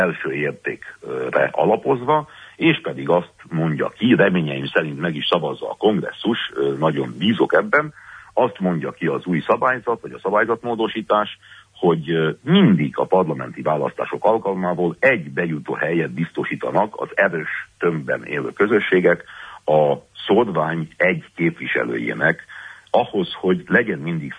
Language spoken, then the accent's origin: Hungarian; Hunedoara, Hunedoara County, Romania; a vajdahunyadi NMDS választásokon vettem részt, és hát az én saját szülővárosomban